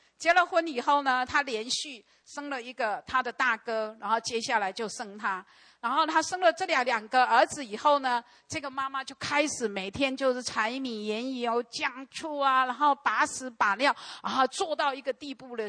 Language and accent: Chinese; Taiwan; 我们台湾人有一句谚语